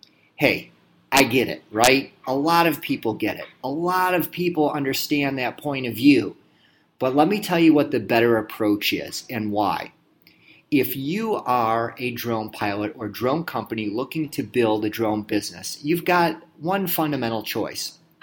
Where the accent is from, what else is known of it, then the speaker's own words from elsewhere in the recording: Michigan, United States; We are broadcasting today from Miami, actually South Beach, Florida, where it is sunny and beautiful today, unlike my home state of Michigan.